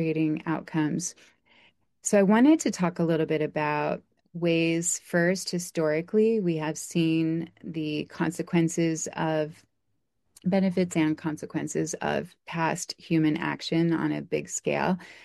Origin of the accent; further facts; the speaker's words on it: Michigan, United States; into the Tibidawassee River, which is actually the river that runs through my hometown that I grew up near, which then fed into the Saginaw River and then fed into the bay.